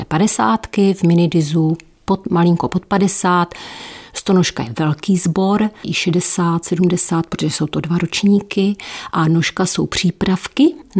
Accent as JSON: {"language": "Czech", "town": "Nový Jičín", "region": "Moravian-Silesian Region", "country": "Czechia", "tie": "born or raised there", "also_born_or_lived": "Střítež nad Bečvou", "said": "Já pocházím z Valašska, přímo. Já jsem se narodila ve Stříteží nad Bečvou a potom jsme se přestěhovali do Nového Jičína, ale jsem Valašská, můj manžel je z Velké Lhoty, takže my jsme taková Valašská."}